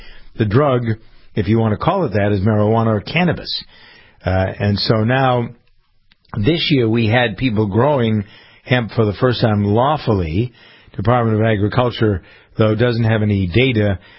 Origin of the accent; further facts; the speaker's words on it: Florida, United States; I've always thought Florida oranges were great, but I grew up around Florida oranges.